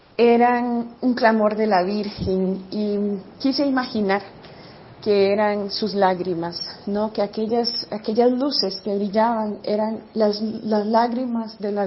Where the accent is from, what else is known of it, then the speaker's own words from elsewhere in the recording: Costa Rica; soy de Costa Rica, les saludo desde la parroquia Nuestra Señora de Fátima